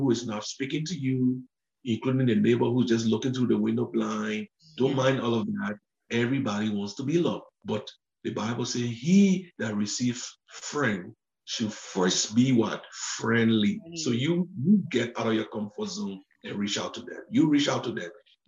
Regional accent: Liberia; now in Croydon, United States; Originally from Liberia in West Africa.

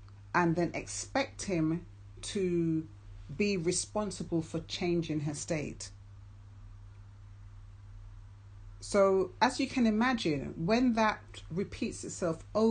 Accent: England, United Kingdom; So I'm English.

